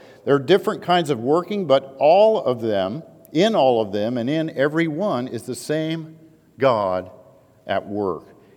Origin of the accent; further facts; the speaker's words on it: Oregon, United States; born there; And it's because I was born in Oregon, in the renegade colony of the United States of America.